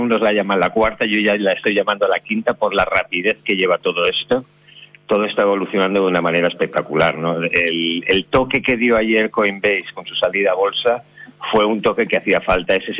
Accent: Spain; now in Isle of Man; Estoy ahora mismo en la isla de Man, una pequeña isla que está entre Inglaterra e Irlanda, aunque soy español

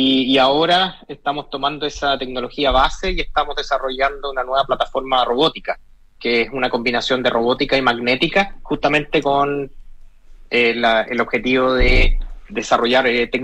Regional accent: Chile; moved away as an adult; now in United States; yo soy cirujano originalmente de Chile, trabajé toda mi vida en el sistema público. Yeah. Y me vine para acá, sí, a Silicon Valley hace ya casi 8 años

